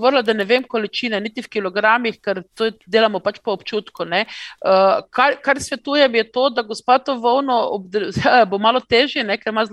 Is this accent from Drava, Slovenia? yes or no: yes; Ptuj, Drava, Slovenia; also born or lived in Izola; redko kdo ve, da sem jaz doma iz Izole, so me preselili zelo hitro, še čist kot otroka na Ptuj.